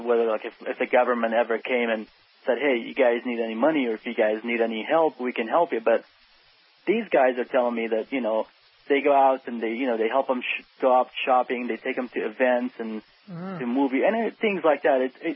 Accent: Iraq; And we said, we're from Iraq, obviously.

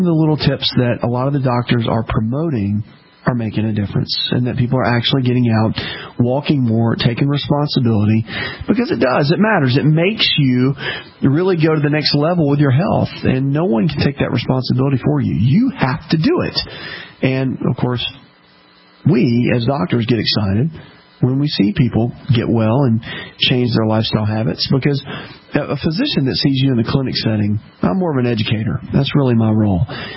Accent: the South, United States; So in the South, we've always been, which I am from the South

